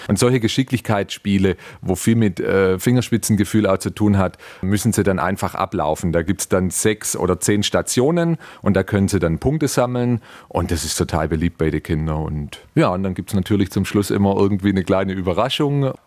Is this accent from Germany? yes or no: yes; Baden-Württemberg, Germany; Ich als Schwabe würde sagen